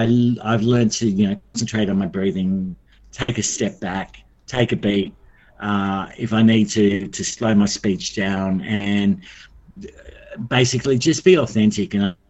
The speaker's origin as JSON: {"language": "English", "country": "Australia", "tie": "born there", "said": "I count my blessings every day that I was born in Australia"}